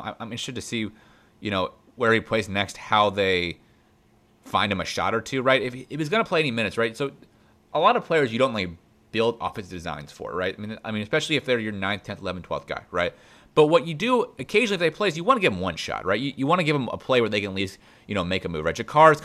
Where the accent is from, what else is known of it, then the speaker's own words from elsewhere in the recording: Indianapolis, Indiana, United States; I'm from Indianapolis, so let me clarify. I love Indy, and I think it's a great city.